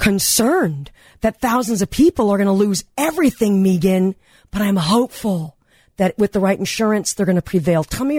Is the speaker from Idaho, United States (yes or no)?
no; Granada Hills, California, United States; I was born and raised in Granada Hills, California on Goya Street.